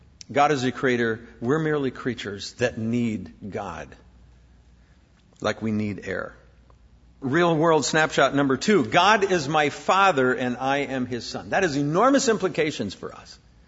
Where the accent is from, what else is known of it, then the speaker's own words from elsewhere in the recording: South Dakota, United States; I grew up in South Dakota, not many oceans nearby. We have waves of golden grain, you know, that kind of thing.